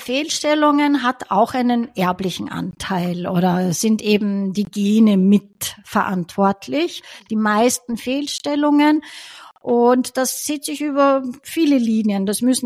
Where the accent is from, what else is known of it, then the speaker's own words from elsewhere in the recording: Styria, Austria; Ich bin aus der Steiermark